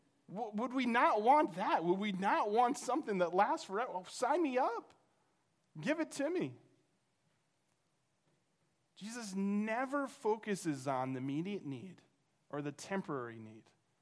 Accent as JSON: {"language": "English", "region": "Oklahoma", "country": "United States", "moved": "yes", "lives_now": "New York, United States", "said": "I moved from Oklahoma to New York"}